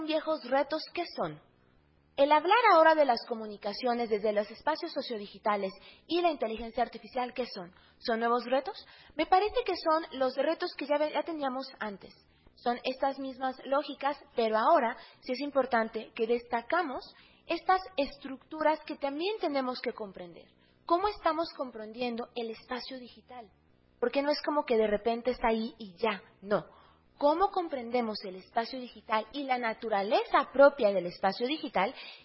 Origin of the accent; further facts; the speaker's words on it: Aguascalientes, Mexico; yo vengo de Aguascalientes y es importante para mí nombrarlo porque el lugar donde habito, donde acciono, también es un espacio político